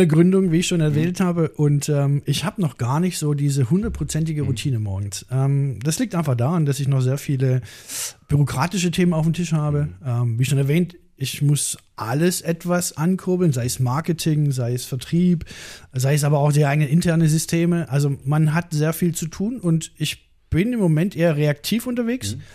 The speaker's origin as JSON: {"language": "German", "town": "Oldenburg", "region": "Lower Saxony", "country": "Germany", "said": "ich komme aus Oldenburg, Flachland"}